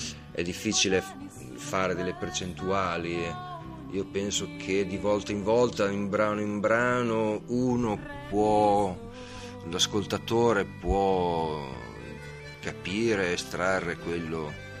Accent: Emilia-Romagna, Italy; siamo romagnoli che fanno parte del mondo, perciò facciamo musica del mondo.

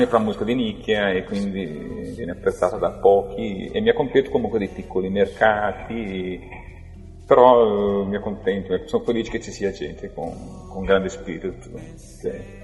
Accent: Spain; Il flamenco, io sono spagnolo, ho i nonni spagnoli, quindi ho una forte influenza a casa

